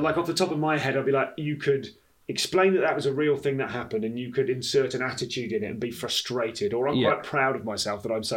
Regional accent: Leamington, West Midlands, United Kingdom; I grew up in Warwickshire.

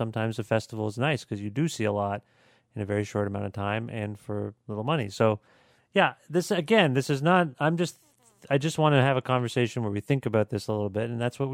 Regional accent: Canada; we're Canadian

